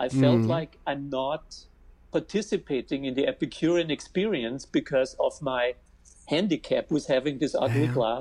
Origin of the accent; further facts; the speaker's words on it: Austria; accent: German; also born or lived in Los Angeles; So I'm originally from Austria, and I actually lived in Los Angeles